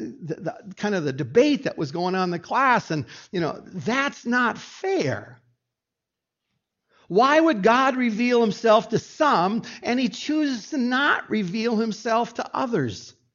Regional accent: United States; It's something growing up in the United States.

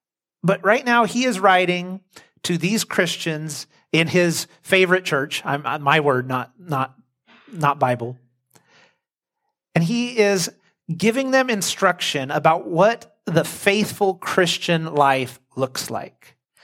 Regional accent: California, United States; discouraging to me as a Californian who likes to go outside in the winter

